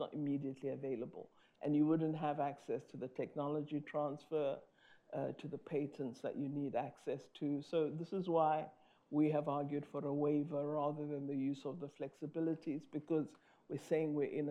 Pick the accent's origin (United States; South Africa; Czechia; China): South Africa; Well, you know, as a South African, I'm very used to barriers.